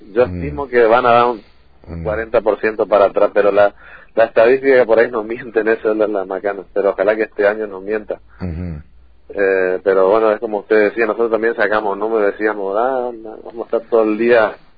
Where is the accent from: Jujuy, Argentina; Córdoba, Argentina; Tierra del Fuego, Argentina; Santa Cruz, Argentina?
Tierra del Fuego, Argentina; Ushuaia; todo lo que somos de Ushuaia.